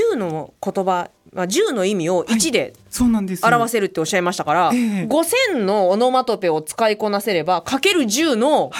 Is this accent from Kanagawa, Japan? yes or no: no; Osaka, Japan; 先生、実は私関西人なんです。